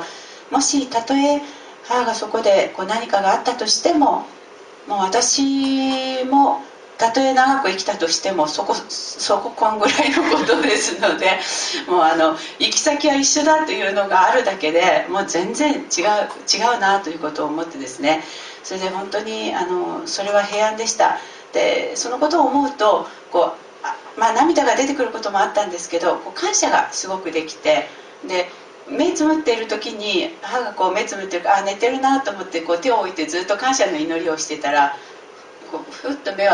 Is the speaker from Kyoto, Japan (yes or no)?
no; Akita, Japan; now in Fukuoka, Japan; 私は出身が秋田で今福岡に住んでますけど、